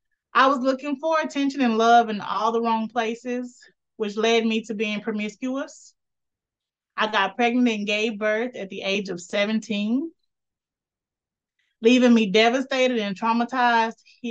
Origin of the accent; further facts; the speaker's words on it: Texas, United States; now in Dallas, United States; So I've been here in the Dallas area for more than 20 years. As I mentioned in my introduction, born and raised in East Texas.